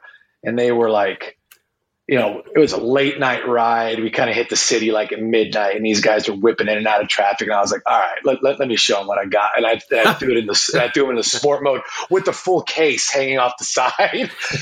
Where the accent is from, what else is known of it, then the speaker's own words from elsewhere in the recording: Las Vegas, Nevada, United States; Born and raised in Las Vegas, man.